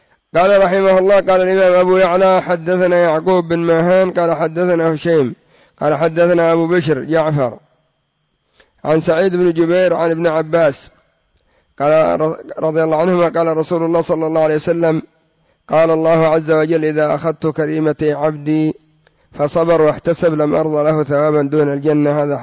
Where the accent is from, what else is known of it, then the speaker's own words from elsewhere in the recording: Yemen; هذا يباع عندنا في اليمن في أي حارة